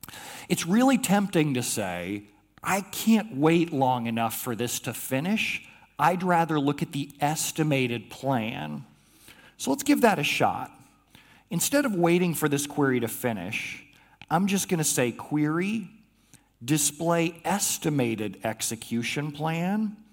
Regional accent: United States; Because I'm American, we like controversy, right?

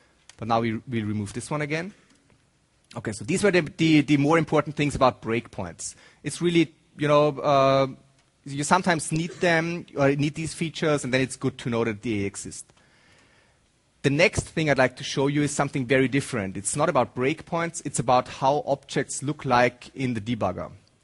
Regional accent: Austria; now in Germany; So, and I'm from Austria, but moved to Germany quite a while ago, and so I'm way too used to this now.

